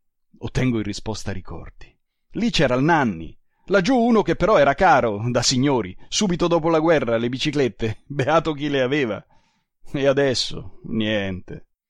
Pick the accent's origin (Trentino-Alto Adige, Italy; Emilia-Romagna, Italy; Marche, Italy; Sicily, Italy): Emilia-Romagna, Italy; Ferrara; Sì, perché io sono di Ferrara e a lavorare voglio andarci in bicicletta.